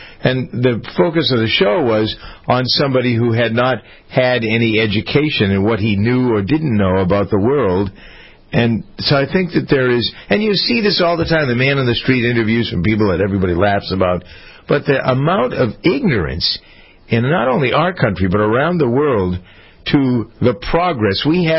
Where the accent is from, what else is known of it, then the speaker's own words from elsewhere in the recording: United States; Well, I'm an American.